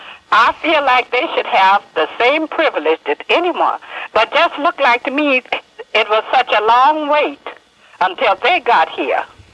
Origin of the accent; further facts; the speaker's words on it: the South, United States; I'm black and have to be. I was born and raised in the South.